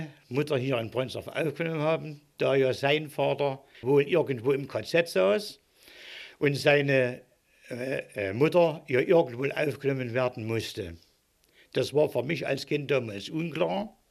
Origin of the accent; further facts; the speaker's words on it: Breunsdorf, Saxony, Germany; now in Limbach-Oberfrohna, Germany; Ich wohne jetzt in Limpe-Oberfrohna, bin gebürtiger Breunsdorfer und bin mit Heiner Müller in die Schule gegangen. Das heißt, wir haben 1935 das erste Schuljahr begonnen